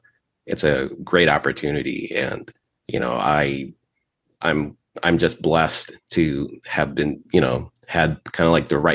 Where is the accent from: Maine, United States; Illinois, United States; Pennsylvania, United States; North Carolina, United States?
Illinois, United States; Chicago; now in Las Vegas, United States; because I'm from Chicago, and I moved out to Vegas in 2015.